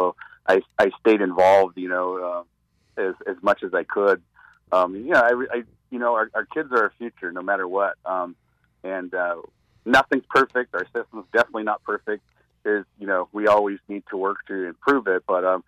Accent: Northway, Alaska, United States; I grew up in Northway.

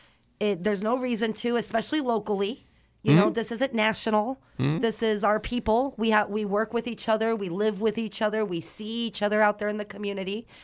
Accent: East Coast, United States; I'm from the East Coast. It's been 18 years

